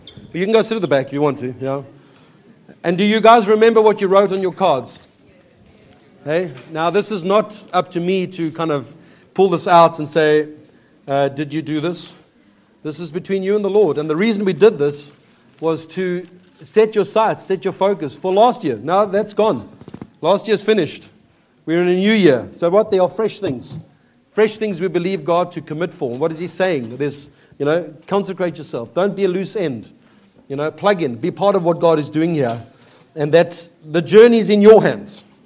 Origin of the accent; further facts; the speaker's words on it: South Africa; The challenge that we have as a South African is the path our government are choosing right now.